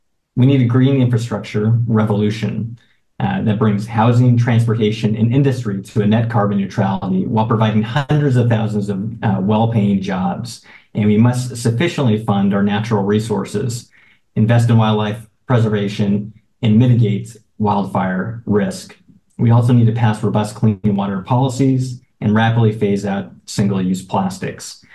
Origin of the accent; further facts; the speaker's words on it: Happy Valley, Oregon, United States; I'm a native Oregonian. I grew up in Happy Valley, proud graduate of the Oregon public school system